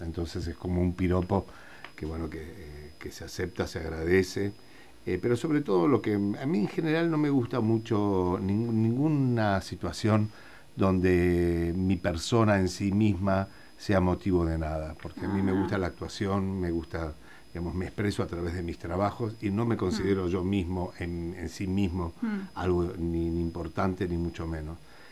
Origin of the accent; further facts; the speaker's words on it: Buenos Aires, Argentina; Soy porteño, soy muy porteño, a pesar de que muchas veces me preguntan de dónde soy.